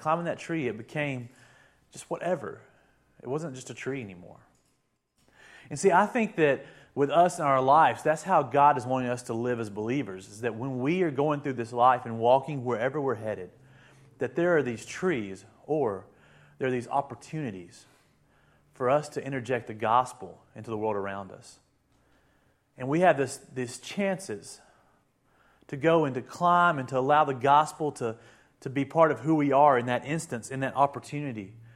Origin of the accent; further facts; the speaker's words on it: Alabama, United States; I am from Alabama, so I may say some words that you don't understand.